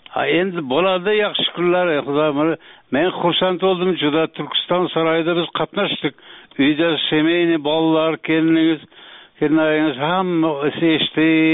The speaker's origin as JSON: {"language": "Uzbek", "town": "Bog'lon", "region": "Xorazm Region", "country": "Uzbekistan", "said": "bizning qishlog'imiz Gurlar rayoni Bog'lonida"}